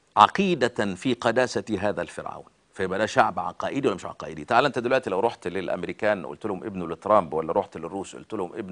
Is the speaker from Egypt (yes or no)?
yes; Egypt